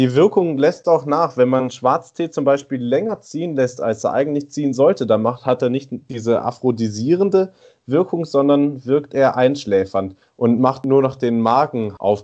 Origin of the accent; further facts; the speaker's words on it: Hamburg, Germany; ich komme ja aus Hamburg